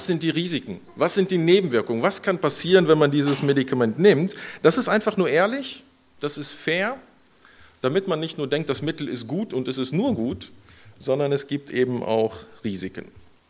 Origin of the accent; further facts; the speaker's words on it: Bonn, North Rhine-Westphalia, Germany; born there; Mit Bonn verbindet mich viel. Ich wurde in Bonn geboren, aber das war im letzten Jahrtausend. Das ist eine Weile her.